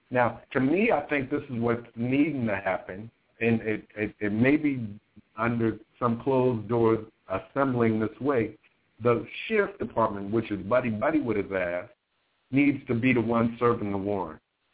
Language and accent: English; Charleston, South Carolina, United States; and I can go back to Denmark, Bessie, in my hometown, a Charleston.